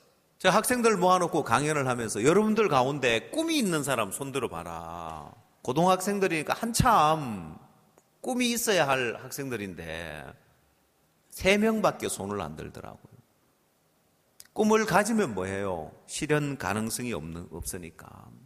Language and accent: Korean; Incheon, South Korea; 제가 인천에서 왔다고 하니까